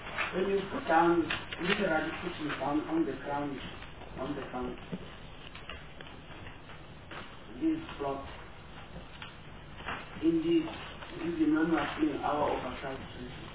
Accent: South Africa; I'm a South African, and I'm talking as a South African.

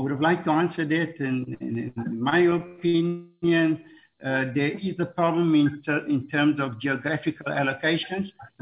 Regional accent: Eastern Cape, South Africa; I'm from the Eastern Cape

